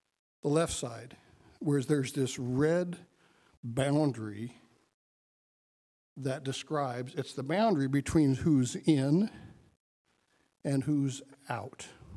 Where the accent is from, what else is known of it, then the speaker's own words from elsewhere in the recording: Richvale, California, United States; You know, I grew up in Richvale, pretty big town.